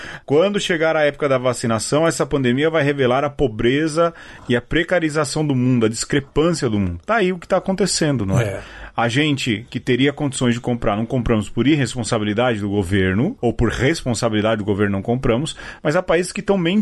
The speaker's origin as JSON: {"language": "Portuguese", "country": "Brazil", "said": "Nós somos brasileiros e a gente está brigando dentro de um campo."}